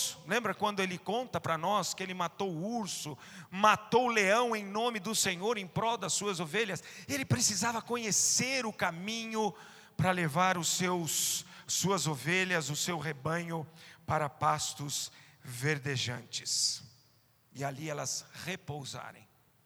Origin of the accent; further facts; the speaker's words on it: Brazil; Nós somos privilegiados como brasileiros.